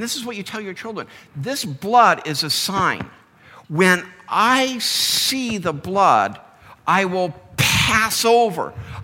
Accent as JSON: {"language": "English", "country": "United States", "said": "As an American, I am ashamed."}